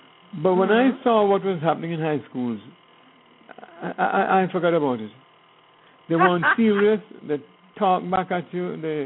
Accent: Franklin Town, Kingston, Jamaica; We grew up in Franklin Town and went to Franklin Town Elementary School.

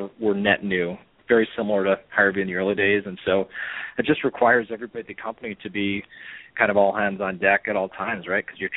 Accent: Chicago, Illinois, United States; Q Social is headquartered out of my hometown in Chicago

